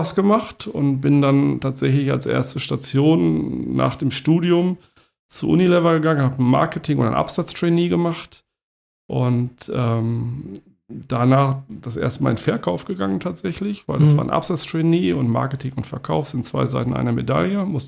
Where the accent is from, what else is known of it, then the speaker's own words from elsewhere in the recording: Dortmund, North Rhine-Westphalia, Germany; now in Hamburg, Germany; bin seit 25 Jahren in Hamburg, deswegen das Moin. Jo. Bin aber gebürtiger Ruhrgebietler, komme aus Dortmund und habe in Münster studiert.